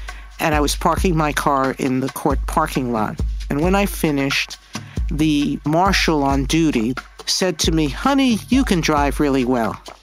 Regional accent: New York, United States; I was born and raised in New York. I'm a proud, proud American. But I'm also a very proud Puerto Riqueña.

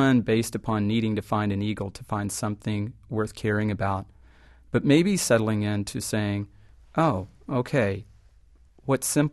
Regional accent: Texas, United States; The Elm Fork kind of meanders its way right in between, and I grew up right on the Elm Fork.

